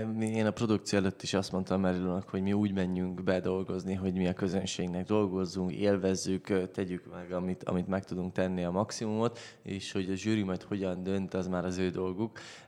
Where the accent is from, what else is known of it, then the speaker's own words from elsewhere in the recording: Budapest, Hungary; 7. generációs cirkusz családból származom, és tulajdonképpen Zuglóban nőttem fel, úgyhogy ide kötnek a szálak. Bölcsödébe, óvodába, iskolába és Zuglóba jártam, úgyhogy mondhatjuk, hogy törzsgyökeres zuglói vagyok.